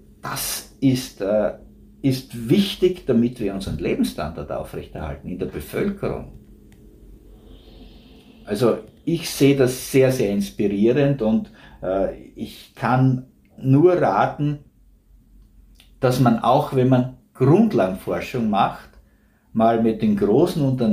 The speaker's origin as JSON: {"language": "German", "region": "Styria", "country": "Austria", "said": "Ich komme aus der Oststeiermark, wo in meinem Ort waren wir knappe 2000 Einwohner."}